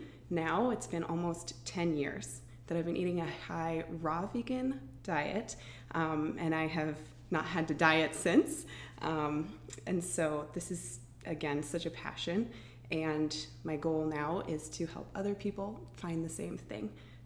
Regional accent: Portland, Oregon, United States; now in South Dakota, United States; I am from Portland, Oregon, originally, and I moved out here to South Dakota about 6 years ago.

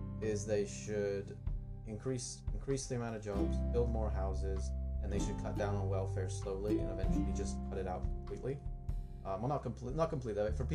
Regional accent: Southampton, South East England, United Kingdom; I'm from Southampton, which is like an hour and a half drive from London.

